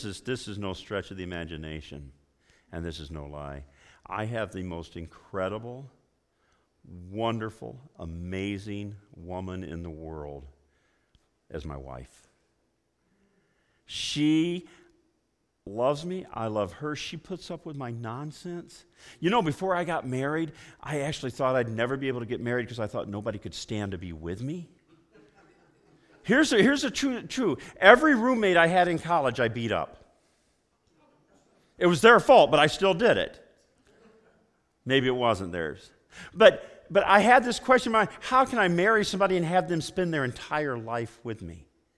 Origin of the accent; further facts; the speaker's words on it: Illinois, United States; also born or lived in North Carolina; I was from Illinois. I was in North Carolina.